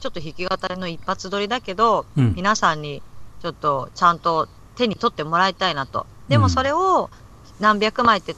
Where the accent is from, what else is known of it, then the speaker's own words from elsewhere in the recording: Setagaya, Tokyo, Japan; 今まで下北沢って私世田谷区で生まれているはちょっと違うんですけど